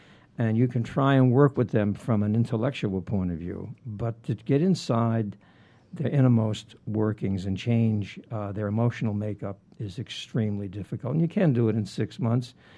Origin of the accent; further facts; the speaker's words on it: Brooklyn, New York, United States; being born and raised in the Brooklyn, New York City area, I was a great Brooklyn Dodgers fan.